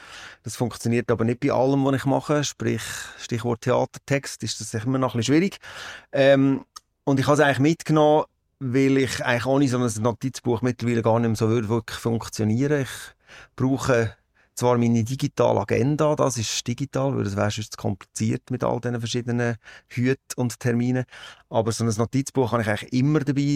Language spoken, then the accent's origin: German; Sempach, Lucerne, Switzerland; Also aufgewachsen, ja, ich bin mit 4 sind wir auf Sempach gekommen. Also als ich 4 war, so. Und ja, darum, also meine ganze Erinnerung schon an Sempach. Ich bin, ich habe die ganze Kindheit gefühlt dort verbracht.